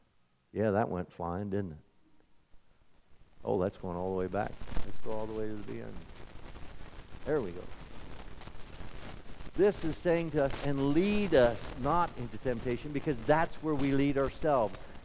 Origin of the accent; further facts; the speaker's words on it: Glen Rock, Pennsylvania, United States; from Glen Rock, Pennsylvania.